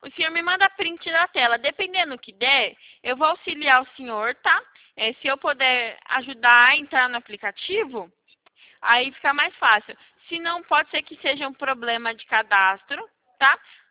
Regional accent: Valinhos, São Paulo, Brazil; Eu sou de Valinhos

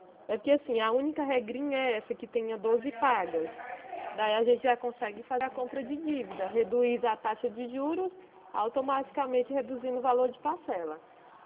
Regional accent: Santa Bárbara d'Oeste, São Paulo, Brazil; Sou de Santa Bárbara também.

